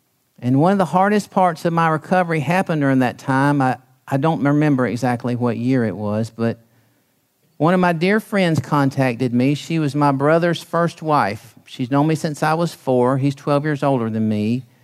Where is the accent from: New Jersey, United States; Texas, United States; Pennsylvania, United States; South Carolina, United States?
South Carolina, United States; Columbia; I continued to work in my hometown in Columbia, South Carolina.